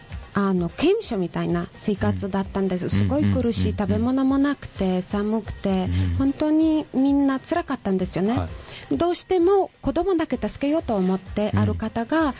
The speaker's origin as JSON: {"language": "Japanese", "country": "Poland", "second_language": "Japanese", "said": "私たちポーランド人は"}